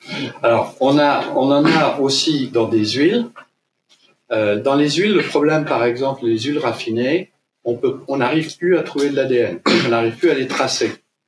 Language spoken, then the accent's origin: French; Bourgogne-Franche-Comté, France; je suis jurassien d'origine.